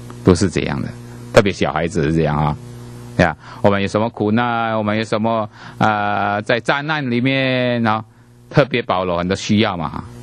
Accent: China; 特别我们说我们中国人有时候很谦卑哈

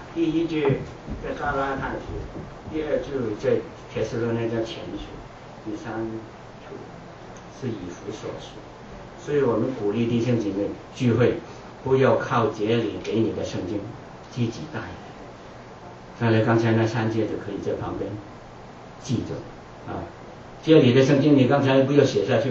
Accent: China; 这个担忧是我们中国人更领会，做母亲的更领会

